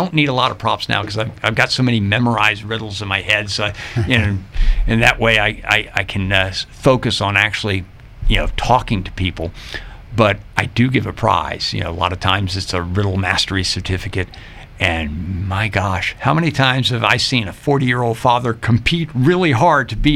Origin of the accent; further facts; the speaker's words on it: Port Royal, Virginia, United States; I remember growing up, we grew up in Port Royal, and coming into the city of Fredericksburg at Christmas time